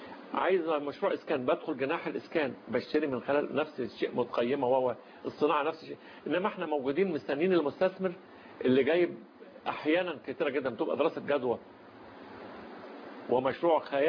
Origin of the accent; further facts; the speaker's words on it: Egypt; المانجا اللي عندنا في مصر